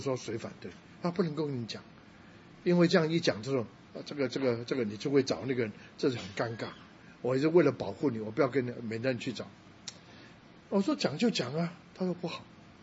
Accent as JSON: {"language": "Chinese", "region": "Guangdong", "country": "China", "said": "因为我是广东人，所以我两个礼拜啊，就一个月两个礼拜讲国语，一个礼拜讲广东话，另外一个礼拜我就讲英文"}